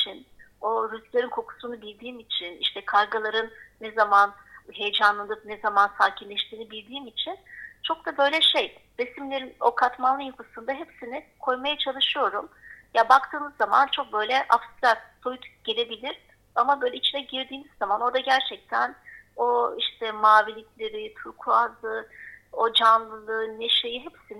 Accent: Bozcaada, Çanakkale, Turkey; born there; Bolca'da doğumluyum, Bolca'da doğdum. Bolca'nın doğası, yaşam tarzı, bana verdiği ilham, masumiyet, çocukluk hepsi aslında o ada fikrinin içinde var.

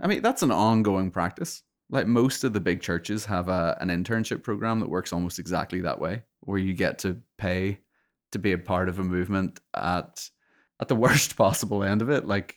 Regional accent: Northern Ireland, United Kingdom; Growing up in Northern Ireland, that was always the way it was.

